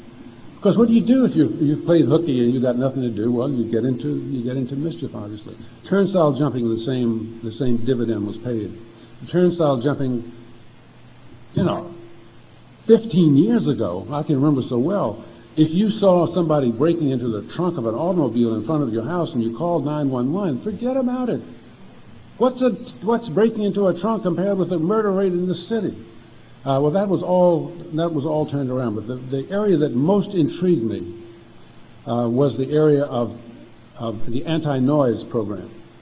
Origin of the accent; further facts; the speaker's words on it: Richmond, Virginia, United States; I read a piece by Myron in, of all places, the Richmond Times-Dispatch earlier this year, that's my hometown newspaper, or the only one that's left in my hometown